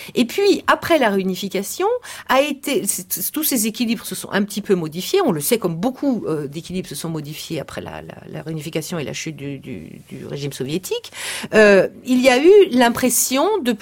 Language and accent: French; France; moi en tant que Française